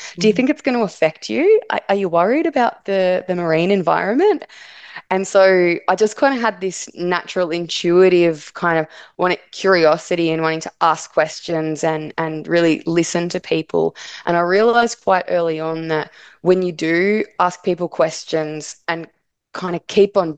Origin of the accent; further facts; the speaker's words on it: Victoria, Australia; So growing up in the Latrobe Valley, you know, it's very much an industrial region that has our whole narrative about who we are as a region is built around coal mining.